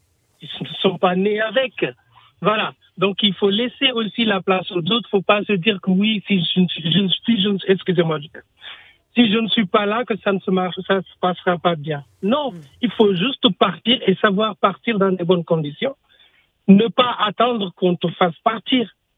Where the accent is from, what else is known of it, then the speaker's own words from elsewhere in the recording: Guinea; Vous voyez, moi je suis de la Guinée, mais c'est à peu près la même chose.